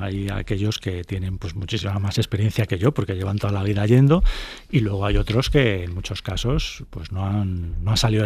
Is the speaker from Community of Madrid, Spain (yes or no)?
yes; Madrid, Community of Madrid, Spain; Sí, o sea, yo soy de Madrid, del centro de Madrid, absolutamente.